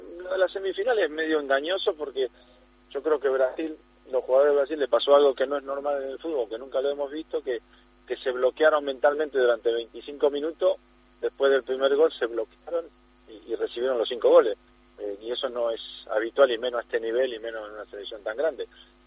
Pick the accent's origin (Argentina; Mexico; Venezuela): Argentina; Bueno, sí, como argentino me gusta ganar